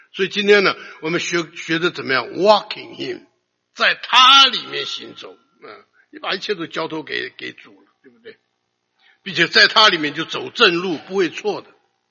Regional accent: China; 像我们中国人有我们中国人的传统，对不对？

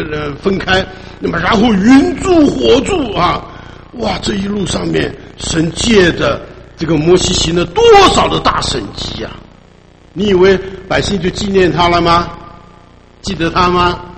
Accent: China; now in United States; 在美国啊，你知道，那比我们中国人更喜欢弄这些东西的。我们就住在那个海边

